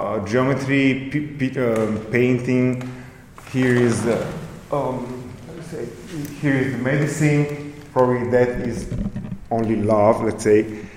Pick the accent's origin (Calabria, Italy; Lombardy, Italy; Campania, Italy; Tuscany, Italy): Tuscany, Italy; Florence; I was born in Florence, born and raised in Florence.